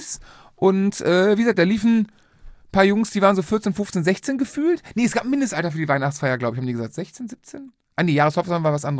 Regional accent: Cologne, North Rhine-Westphalia, Germany; Aus Köln.

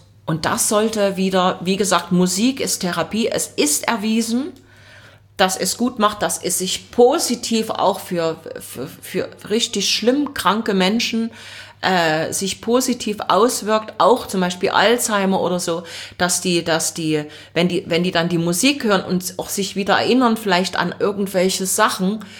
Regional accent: Leipzig, Saxony, Germany; Ich bin dort auch aufgewachsen im Leipziger Osten.

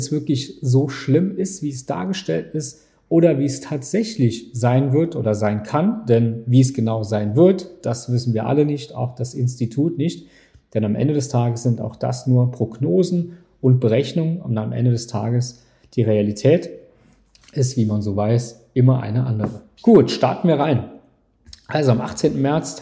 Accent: Saarland, Germany; Ja, wir sind ja aus dem Saarland

